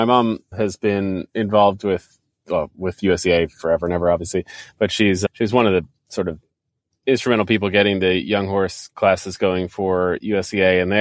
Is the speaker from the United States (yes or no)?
yes; New Jersey, United States; Yeah, so I grew up in Jersey, so we used to go to Saugerties all the time.